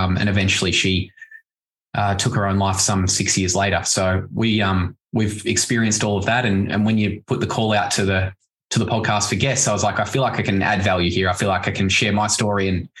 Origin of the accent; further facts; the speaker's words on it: Warrnambool, Victoria, Australia; I grew up in Warrnambool.